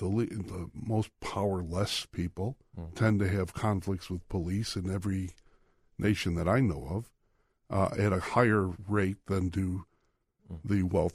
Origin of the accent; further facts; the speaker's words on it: United States; born there; I said, no, Daddy. I wasn't born in the village like you. I was born in America, and we play with our helmets.